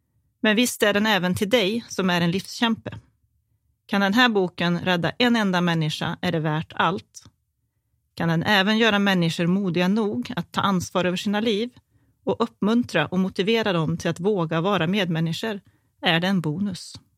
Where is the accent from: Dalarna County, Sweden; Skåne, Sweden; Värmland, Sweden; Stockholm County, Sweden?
Värmland, Sweden; Kil; Jag är uppvuxen i Kil med min mamma, pappa och bror.